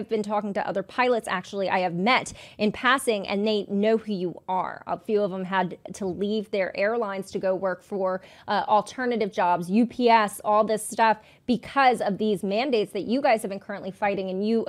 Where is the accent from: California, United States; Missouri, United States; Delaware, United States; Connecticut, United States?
Delaware, United States; I remember when they tore Caesar Rodney down in my home state of Delaware.